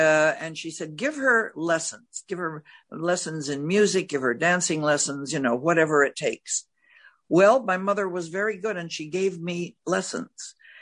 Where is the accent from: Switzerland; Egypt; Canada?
Canada; Montreal, Quebec; wound up in Canada because they couldn't get into the United States. The quotas were closed. And so I did my growing up in Montreal